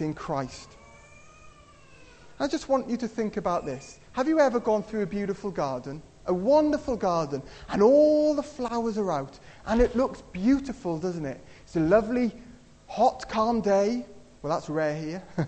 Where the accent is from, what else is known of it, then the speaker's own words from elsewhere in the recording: Wales, United Kingdom; I'm from Pembrokeshire originally, so I used to like my surfing.